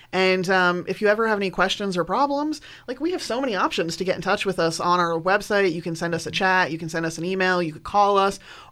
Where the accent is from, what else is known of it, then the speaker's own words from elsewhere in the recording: New England, United States; I'm actually from New England. Please don't hold it against me.